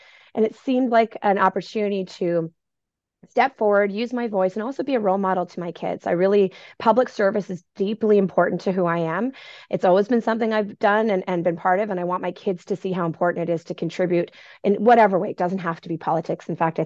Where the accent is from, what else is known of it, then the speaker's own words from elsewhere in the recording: Edmonton, Alberta, Canada; I grew up here in Edmonton.